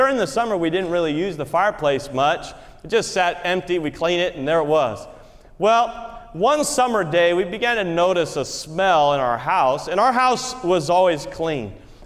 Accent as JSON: {"language": "English", "region": "Connecticut", "country": "United States", "tie": "born or raised there", "said": "As a boy, I grew up in Connecticut. My parents, they had a nice home. It was a very simple home, but we lived on a circle in Connecticut."}